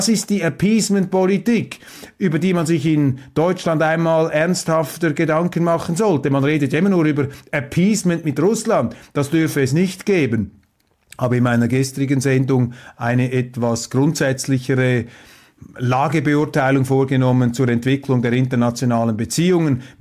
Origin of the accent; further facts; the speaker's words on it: Switzerland; Und was mir auffällt jetzt als Schweizer